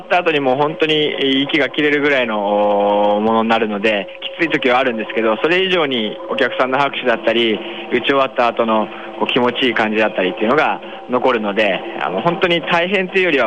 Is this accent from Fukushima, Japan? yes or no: yes; Yamakiya, Fukushima, Japan; ふるさとの山木屋の自然をイメージして、作ってるのがほとんどになります。